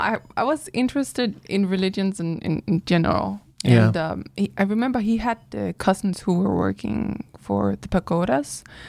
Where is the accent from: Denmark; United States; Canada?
Denmark; I'm from Denmark.